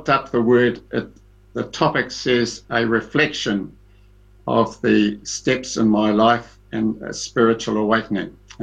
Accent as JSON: {"language": "English", "region": "Auckland", "country": "New Zealand", "said": "come from Auckland, New Zealand."}